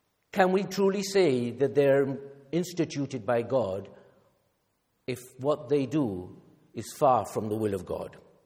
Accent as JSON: {"language": "English", "country": "Argentina", "tie": "born or raised there", "said": "my growing up in Argentina was a mixture of things. Some very British and some very Argentine."}